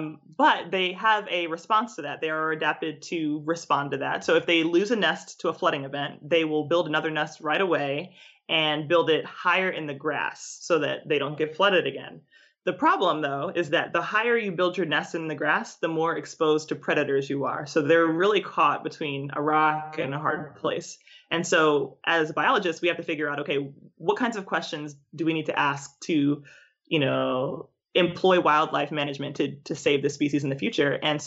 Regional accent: Philadelphia, Pennsylvania, United States; And where I lived in Philadelphia, there was really not much wildlife

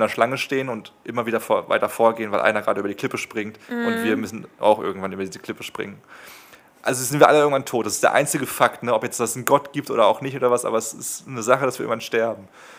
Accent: Germany; Kann ich als Deutscher bestimmt bringen, oder?

